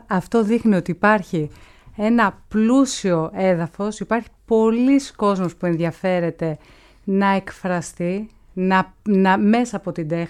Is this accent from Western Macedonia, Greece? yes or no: no; Larissa, Thessaly, Greece; now in Athens, Greece; ήρθα από τη Λάρισα για να σπουδάσω στην Πάντιο